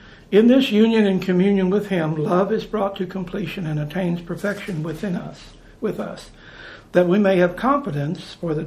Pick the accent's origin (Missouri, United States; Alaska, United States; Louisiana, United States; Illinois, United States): Missouri, United States; St. James; By saying I'm from St. James, I am from St. James.